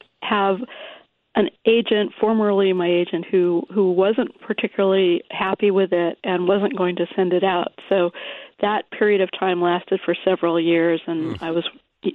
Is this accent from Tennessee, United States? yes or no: no; California, United States; Well, I've lived all my life in California, but both my parents are from the Chicago area.